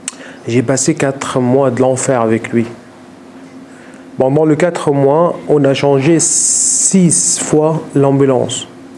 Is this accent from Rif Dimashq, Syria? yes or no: yes; Eastern Ghouta, Rif Dimashq, Syria; French is a second language; je viens d'un banlieue de Damas qui s'appelle la Ghouta orientale, qui est une région qui était assiégée